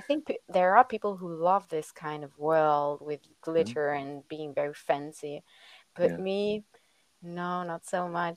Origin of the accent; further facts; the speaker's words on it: Germany; English is a second language; My mother was German and my father French. And so I grew up bilingual, and I grew up in Germany